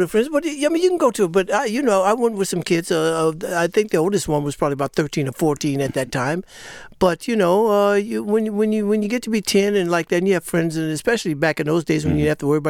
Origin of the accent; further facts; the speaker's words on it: Detroit, Michigan, United States; is the first voice that I ever remember hearing as a baby in growing up in Detroit.